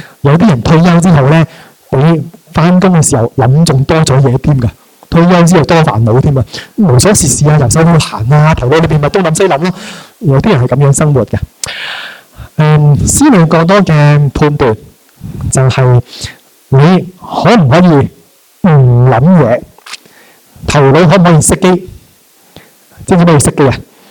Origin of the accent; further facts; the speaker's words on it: Hong Kong; 所以呢，为什么我们香港人这么多脾气呢？